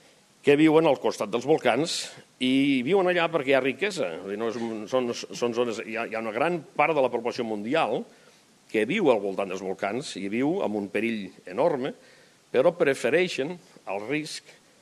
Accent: Balaguer, Catalonia, Spain; Inclús a l'estranger saben que sóc de Balaguer. No saben on és Balaguer, però jo sempre els dic que sóc de Balaguer.

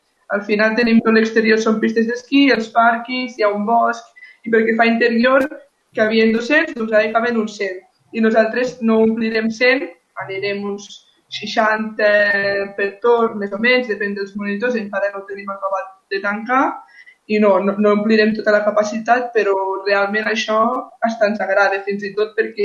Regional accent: Catalonia, Spain; perquè tots som de la Noguera, quasi monitors infants i joves

